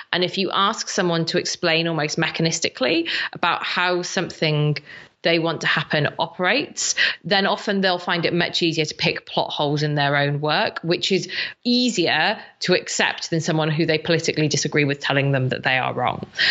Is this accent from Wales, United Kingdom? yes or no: yes; Wales, United Kingdom; I'm from South Wales